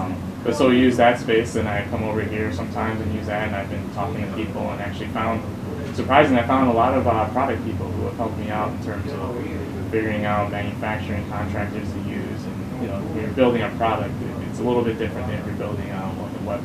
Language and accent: English; Chicago, Illinois, United States; also born or lived in Atlanta; now in Boston, United States; I was here. So I'm from Chicago, then I lived in Atlanta for a while, then I came up to MIT for business school.